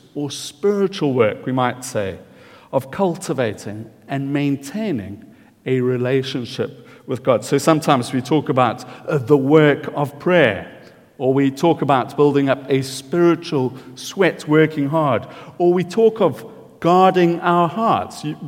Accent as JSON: {"language": "English", "region": "KwaZulu-Natal", "country": "South Africa", "tie": "born or raised there", "said": "Growing up in Natal, you've got wonderful trees."}